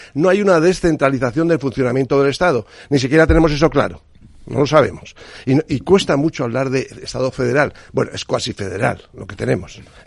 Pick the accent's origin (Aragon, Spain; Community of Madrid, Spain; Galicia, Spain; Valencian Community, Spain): Valencian Community, Spain; Los valencianos, yo soy valenciano.